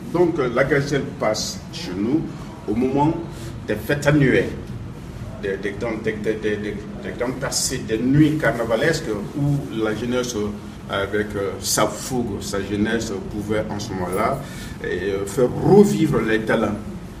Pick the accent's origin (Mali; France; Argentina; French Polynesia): Mali; Je suis malien à 200%. Et je travaille et habite à Bamako.